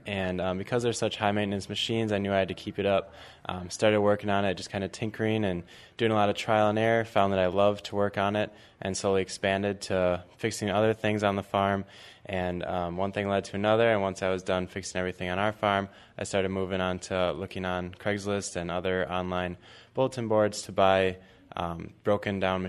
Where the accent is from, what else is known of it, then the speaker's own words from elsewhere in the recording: Wisconsin, United States; I'm from Wisconsin.